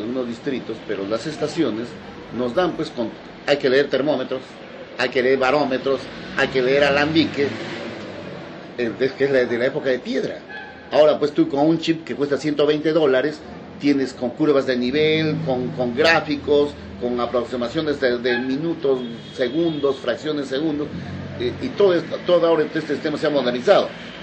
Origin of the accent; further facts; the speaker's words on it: Huasahuasi, Junín, Peru; de donde yo vengo, Huasahuasi, Huancayo